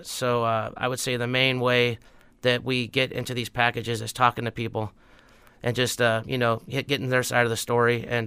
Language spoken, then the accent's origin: English; Alaska, United States; because I'm from here. I was born and raised in Alaska